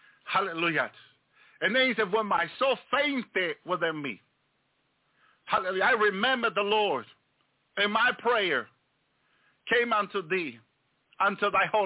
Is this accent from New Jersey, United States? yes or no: yes; New Jersey, United States; I grew up in New Jersey. And I used to look like to New York, look at those, the Empire State Building, the Twin Tower.